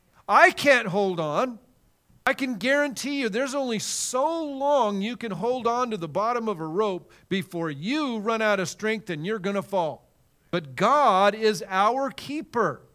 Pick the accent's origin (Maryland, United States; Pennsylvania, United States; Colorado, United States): Colorado, United States; I was raised in Colorado. I was a farm kid, grew up on a ranch.